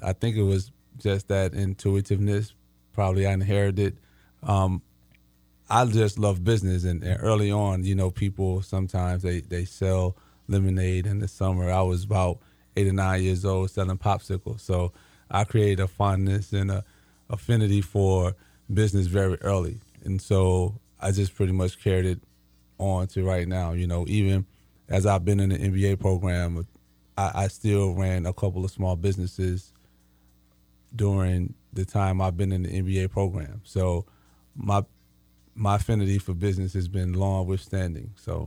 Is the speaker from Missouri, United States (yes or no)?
no; Alabama, United States; now in Atlanta, United States; But at heart, I'm a country boy, so I love being down south. I'm from Alabama, and my family, most of them are in Alabama still.